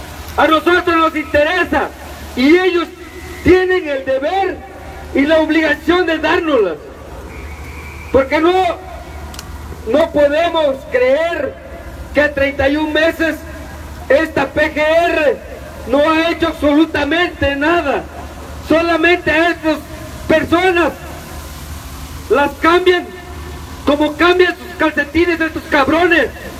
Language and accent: Spanish; Mexico; somos mexicanos y no debemos dejar que las cosas sigan pasando